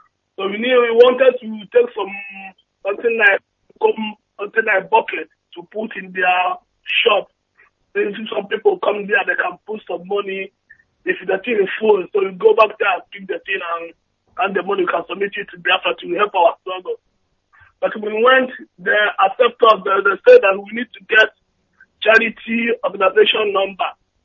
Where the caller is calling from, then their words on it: Yorkshire and the Humber, United Kingdom; And I'm calling from South Yorkshire, England, United Kingdom.